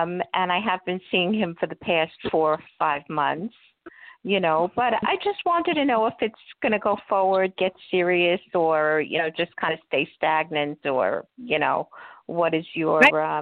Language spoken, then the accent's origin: English; New York, United States; I'm from New York.